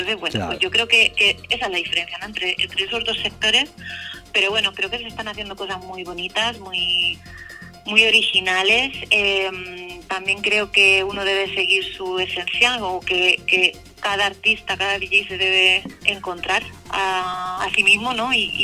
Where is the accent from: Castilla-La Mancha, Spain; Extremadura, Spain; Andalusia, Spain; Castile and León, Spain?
Castilla-La Mancha, Spain; Albacete; yo soy albaceteña. Yo soy de Albacete. Lo que pasa es que he vivido pues en muchos sitios, en muchas ciudades. Estudié musicología en Granada, luego también estudiamos en Portugal.